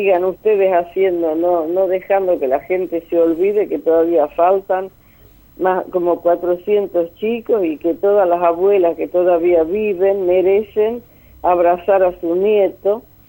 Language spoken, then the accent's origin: Spanish; La Rioja, Argentina; yo soy de La Rioja y trabajaba ahí de docente y pedí el traslado hasta que me lo dieron en el año 85, en julio me vine acá